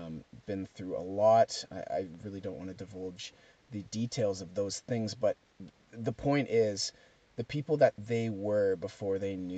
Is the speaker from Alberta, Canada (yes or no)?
yes; Calgary, Alberta, Canada; born there; I was born in Calgary. I'm living in my heritage right now.